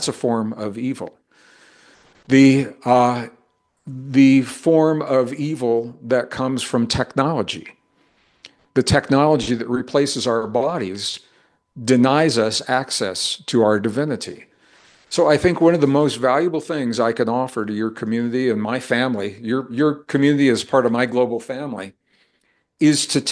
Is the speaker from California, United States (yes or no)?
no; Missouri, United States; I was a kid growing up in the Midwest. I was born in a rural community in northern Missouri.